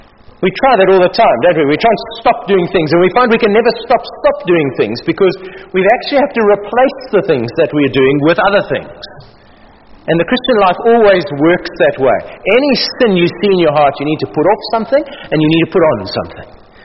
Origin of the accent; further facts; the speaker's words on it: Cape Town, Western Cape, South Africa; I come from Claremont. You know what Claremont is in southern suburbs, Cape Town.